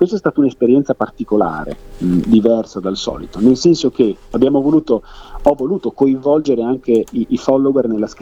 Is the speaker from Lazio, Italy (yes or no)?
no; Reggio Emilia, Emilia-Romagna, Italy; Io sono di Reggio Emilia